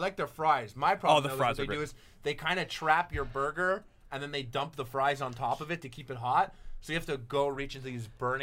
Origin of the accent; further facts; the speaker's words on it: Canada; Mustard is super, to me, as a Canadian, mustard is very American to me.